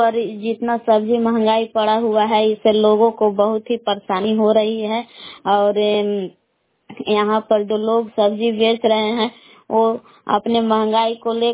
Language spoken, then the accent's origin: Hindi; Belaon, Bihar, India; मैं ग्राम बेलाव जिला कैमूर भभुआ के निवासी हूँ।